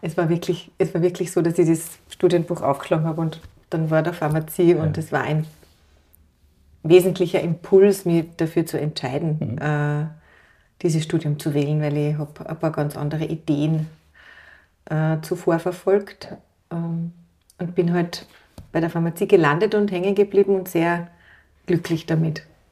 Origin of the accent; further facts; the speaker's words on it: Tyrol, Austria; Meine Großeltern waren Bauern und meine Eltern sind beide Lehrer. Und ich bin in diesem familiären Nest am Bauernhof aufgewachsen in Tirol und habe eine sehr, sehr unbeschwerte, sehr schöne Kindheit in Tirol erlebt.